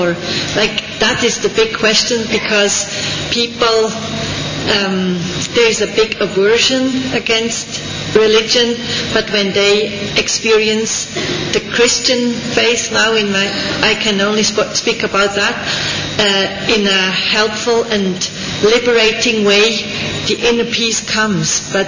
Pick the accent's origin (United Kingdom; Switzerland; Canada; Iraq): Switzerland; English is a second language; I'm a chaplain. I'm from Switzerland, which has a bit of similar society like Germany.